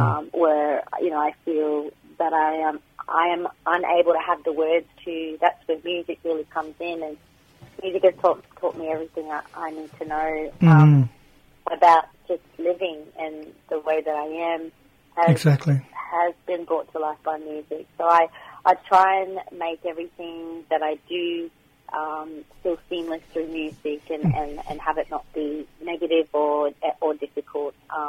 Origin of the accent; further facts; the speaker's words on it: Northern Territory, Australia; a proud Kukunyalanji and Wakaman woman. I originate, obviously, born and bred in the Northern Territory. In the Northern Territory on Ngarrikia Nation land. So that's where all my family reside. But North Queensland is where all my blood is as well.